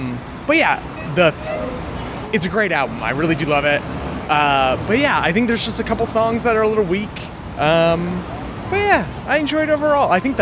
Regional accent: Portland, Oregon, United States; now in Brooklyn, United States; Portland, Oregon. Nice. But living here in Brooklyn.

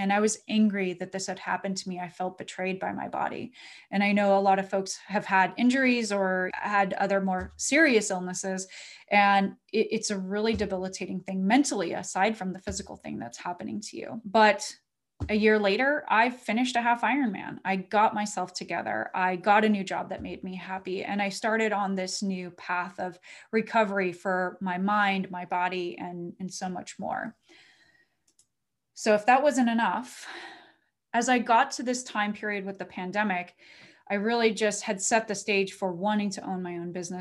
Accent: Reno, Nevada, United States; which is near my hometown of Reno, Nevada.

